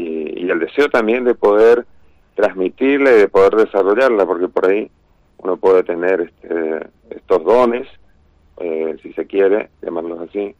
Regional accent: Corrientes, Argentina; porque yo soy correntino

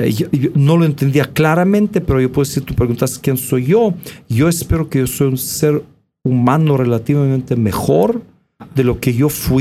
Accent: Novosibirsk, Novosibirsk Oblast, Russia; born there; Spanish is a second language; moved away; also born or lived in Israel; Yo nací en Siberia, en Novosibirsk.

